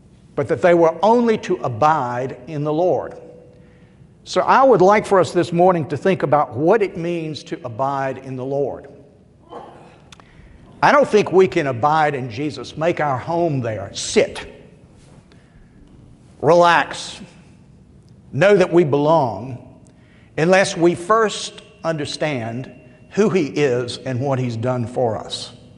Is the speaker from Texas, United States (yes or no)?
no; Columbus, Georgia, United States; growing up in Columbus, Georgia, we don't have grapevines.